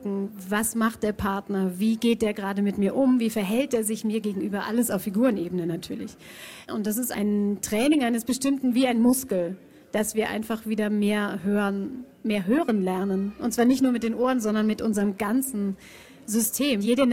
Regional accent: Bamberg, Bavaria, Germany; ich bin ja Fränkin der ersten Generation, das heißt, meine Eltern kommen nicht aus Franken.

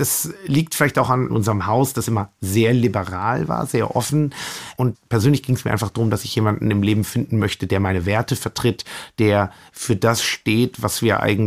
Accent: Coburg, Bavaria, Germany; ich bin aufgewachsen in Coburg, ich kannte Coburg

